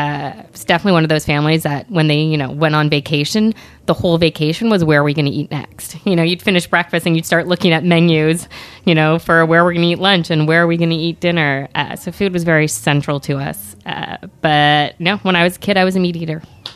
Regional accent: Toronto, Ontario, Canada; also born or lived in Ottawa; I am from Canada. I was born in Ottawa, but raised in Toronto.

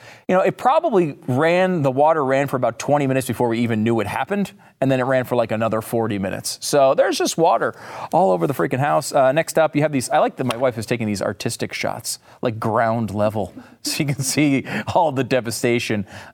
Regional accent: Northeast, United States; now in Texas, United States; I will say, and I have to admit, I'm from the Northeast. If I still lived up there, I would be mocking this relentlessly.

